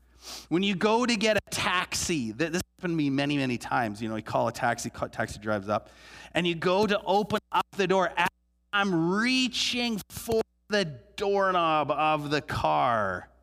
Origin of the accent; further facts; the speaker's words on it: Canada; I grew up in this country, and there's certain things about me that are very Canadian. No matter how old I get, when I've gone to different countries, I've lived in multiple countries. I've lived beyond Canada. I think I've lived now in 4 different countries.